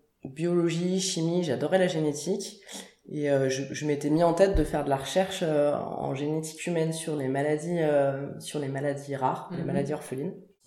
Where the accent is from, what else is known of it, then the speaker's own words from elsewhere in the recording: Paris, Île-de-France, France; J'ai grandi à Paris. Je suis pas du tout issue du milieu agricole.